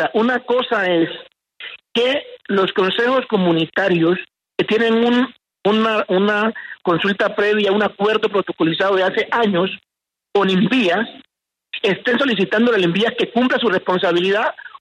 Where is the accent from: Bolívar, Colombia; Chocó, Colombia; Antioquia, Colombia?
Chocó, Colombia; Quibdó; salí el lunes de Quibdó hacia Bogotá, pero no he podido comunicarme más con mi familia.